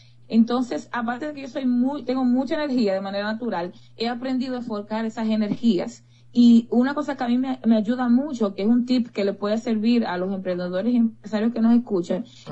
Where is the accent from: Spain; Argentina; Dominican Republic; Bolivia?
Dominican Republic; Yo soy dominicana